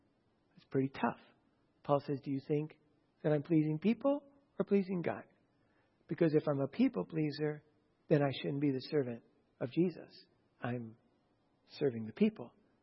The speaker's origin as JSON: {"language": "English", "country": "United States", "tie": "born there", "said": "could very well have been a pastor in every country, not just America. I happen to be born here."}